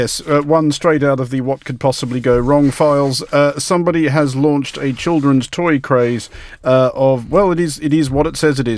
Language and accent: English; Australia; I mean, you know, as an Australian, I am not unfamiliar with great international sporting rivalries